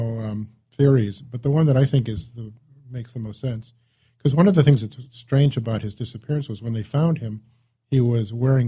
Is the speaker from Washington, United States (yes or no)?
no; Chicago, Illinois, United States; Well, you know, I come from Chicago.